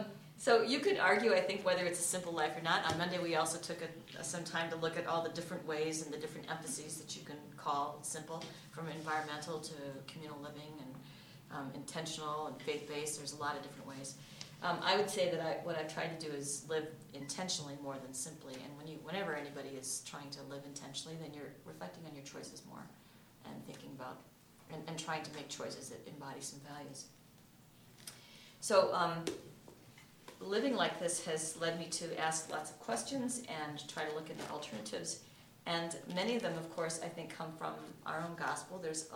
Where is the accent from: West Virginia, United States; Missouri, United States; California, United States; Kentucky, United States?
California, United States; now in Chicago, United States; I'm from California, went to school in Washington, been to Holden Village a lot. I'm leaving Chicago this fall.